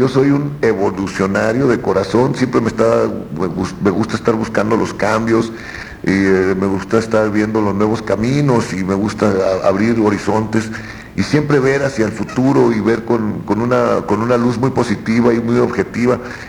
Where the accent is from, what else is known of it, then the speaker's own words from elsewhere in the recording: Tijuana, Baja California, Mexico; con todo el que Tijuana es mi tierra natal y mi casa está aquí y mi vida está aquí, mi corazón está aquí.